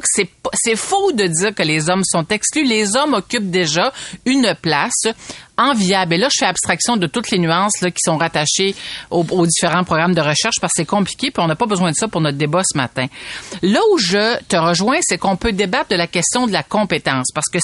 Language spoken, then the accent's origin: French; Cameroon; je suis camerounaise, doctorante